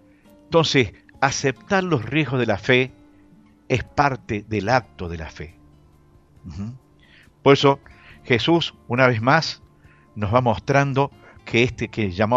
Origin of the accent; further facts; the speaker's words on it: Argentina; desde nuestra fe como argentinos